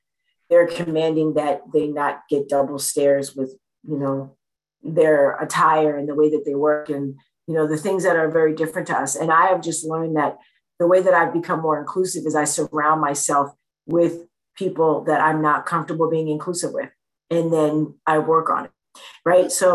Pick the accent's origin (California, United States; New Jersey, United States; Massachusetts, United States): New Jersey, United States; Plainfield; I grew up in Plainfield, so not too far from there, and used to go to church in New Brunswick.